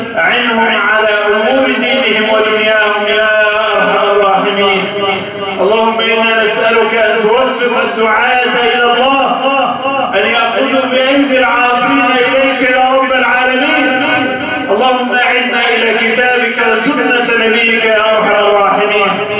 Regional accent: Mansoura, Dakahlia, Egypt; في بلادنا المنصورة يعني اللي هي محسوبة انها بلد فلاحين وبلد ناس عندها اصول

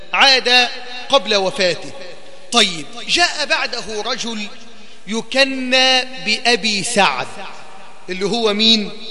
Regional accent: Egypt; بلدنا مصر

